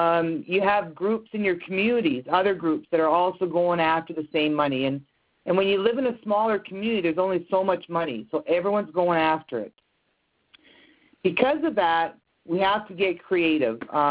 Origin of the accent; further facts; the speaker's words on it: Kingston, Ontario, Canada; also born or lived in Cambridge Bay, Canada / Baker Lake, Canada; in Kingston, Ontario. That said, I did live in Cambridge Bay, Nunavut, for 8 years. I lived in Baker Lake, Nunavut, for 2 years.